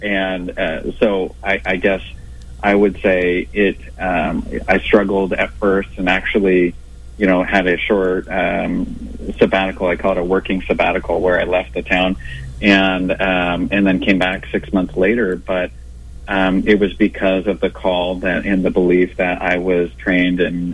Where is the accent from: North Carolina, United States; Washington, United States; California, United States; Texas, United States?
California, United States; growing up in Northern California